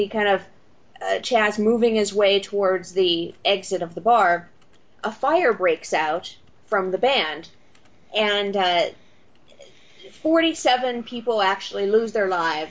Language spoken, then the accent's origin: English; California, United States; born there; now in Pennsylvania, United States; I was born in California.